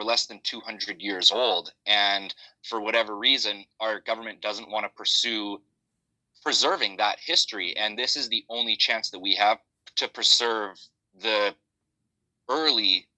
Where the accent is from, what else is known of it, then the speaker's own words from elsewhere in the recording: Williams Lake, British Columbia, Canada; born and raised in Williams Lake, British Columbia, and I am an adventure filmmaker.